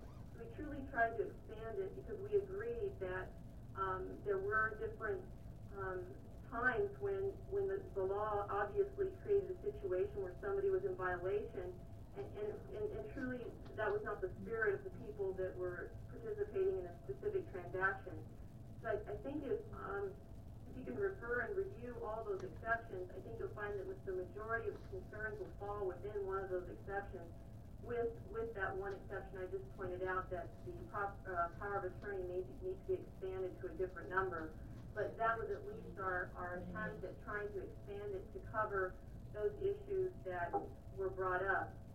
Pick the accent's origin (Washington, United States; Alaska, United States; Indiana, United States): Alaska, United States; I am from the Matsu Valley